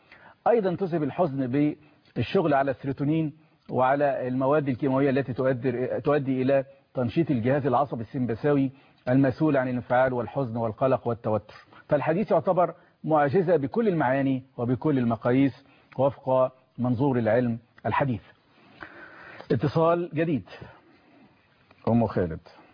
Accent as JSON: {"language": "Arabic", "country": "Egypt", "said": "الشعير عندنا في مصر بنقول عليه الشعير"}